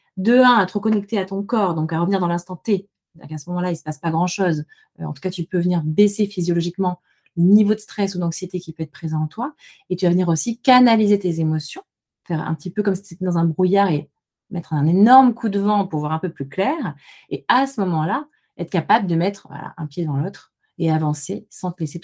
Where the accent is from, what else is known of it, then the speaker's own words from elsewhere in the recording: Auvergne-Rhône-Alpes, France; Et je suis originaire de l'Ardèche du Sud.